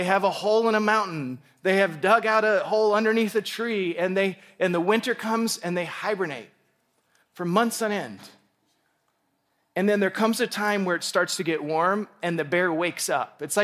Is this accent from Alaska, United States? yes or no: yes; Alaska, United States; I the only thing I can compare it to, I grew up in Alaska.